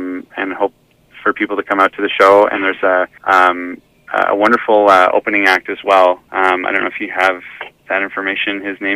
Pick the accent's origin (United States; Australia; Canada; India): Canada; Montreal, Quebec; It's exciting for me because that's really my home. Like, I grew up in Montreal, but my parents continue to reside in North Hatley